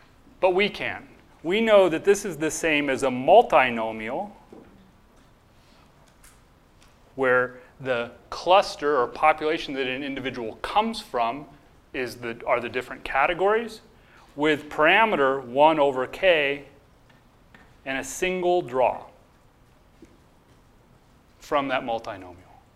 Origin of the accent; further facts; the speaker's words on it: Germany; I grew up in Germany.